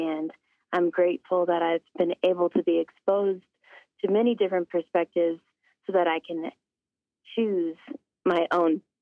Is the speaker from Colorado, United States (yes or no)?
yes; Denver, Colorado, United States; also born or lived in Alaska, United States; Well, Brett, I'm from Alaska. I'm from the Tsimshian and Aleutic tribes, and I am from the Eagle Clan, and I grew up in Denver, Colorado, and Alaska